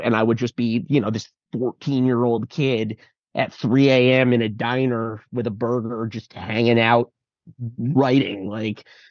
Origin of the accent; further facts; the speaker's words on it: Hoboken, New Jersey, United States; when I was a kid, when I was growing up in Hoboken, like 03, 04, I was like a 13-year-old.